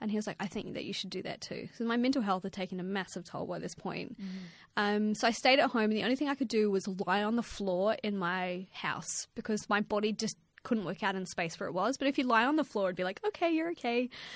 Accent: New Zealand; So I grew up in New Zealand, a very, very small town with 100,000 people with two entrepreneurial parents

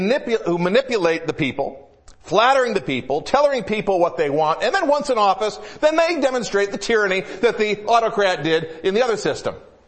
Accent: United States; I'm an American saying this.

